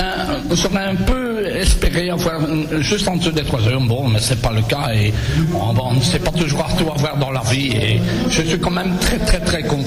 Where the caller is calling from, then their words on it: Belgium; je suis venu aujourd'hui spécialement de Belgique